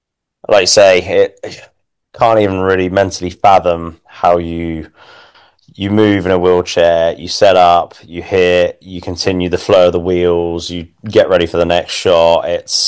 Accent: United Kingdom; We obviously knew who she was being British, but even then, like probably the rest of the UK, she became a household name

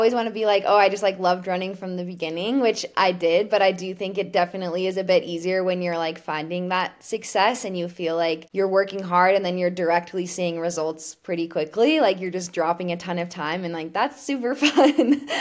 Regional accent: Colorado, United States; I grew up in Colorado. My parents did a bunch of like triathlons and Ironmans growing up.

